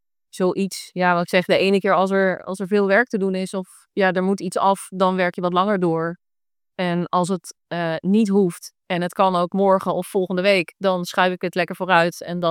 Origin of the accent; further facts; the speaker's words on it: Netherlands; En natuurlijk als Nederlander voel je dan vaak heel veel weerstand.